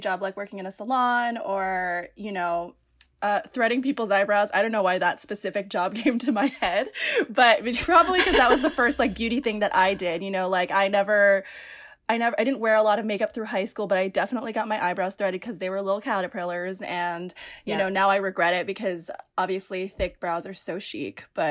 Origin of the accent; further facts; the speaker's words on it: Philippines; And when I'm Filipino. So Filipinos, they don't celebrate sweet 16s. They celebrate debuts, spelled like debut.